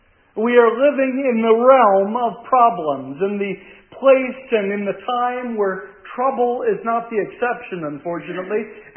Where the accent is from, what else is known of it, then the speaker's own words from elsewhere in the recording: Pennsylvania, United States; She is from Iowa. I am from Berks County, Pennsylvania, and of course we met in Canada.